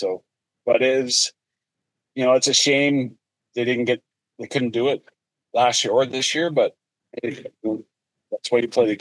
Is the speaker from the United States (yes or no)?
no; Canada; being a Canadian